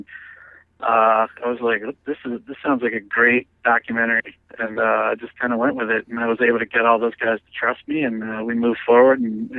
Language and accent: English; Pittsburgh, Pennsylvania, United States; Now, certainly for my hometown of Pittsburgh, where my uncles are from, I mean, you couldn't get a job in that town.